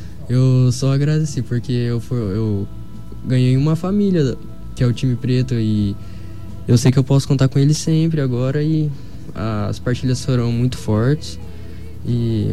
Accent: Dourados, Mato Grosso do Sul, Brazil; Sou de Dourados mesmo.

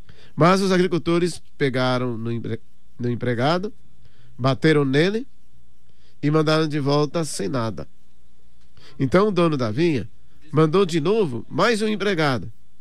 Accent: Gravatal, Santa Catarina, Brazil; É lá em Gravatal, Santa Catarina

